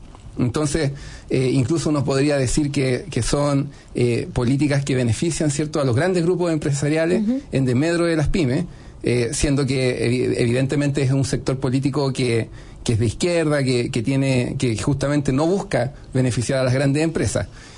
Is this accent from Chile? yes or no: yes; Chile; una economía emergente, cierto, como la chilena, porque nosotros no somos un país rico, somos un país que se estaba desarrollando muy bien